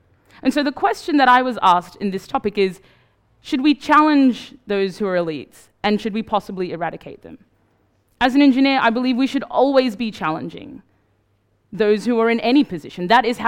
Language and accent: English; Australia; I grew up in Australia